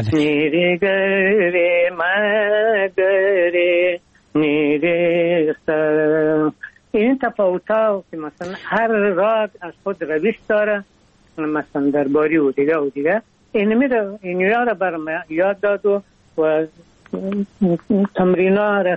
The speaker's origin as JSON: {"language": "Persian", "country": "Afghanistan", "said": "ما از افغانستان آمدیم"}